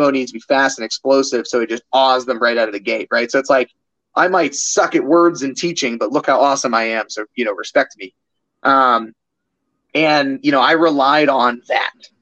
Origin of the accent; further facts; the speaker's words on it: Ohio, United States; I'm a former Chargers fan that was born and raised in Ohio.